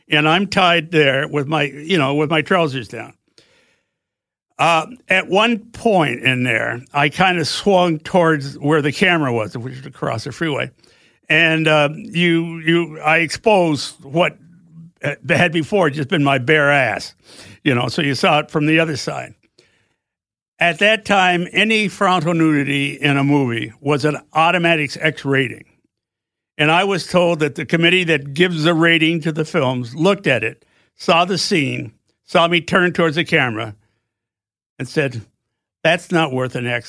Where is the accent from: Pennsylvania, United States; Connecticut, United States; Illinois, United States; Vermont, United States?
Vermont, United States; My college is only 150 miles from where I grew up in Vermont.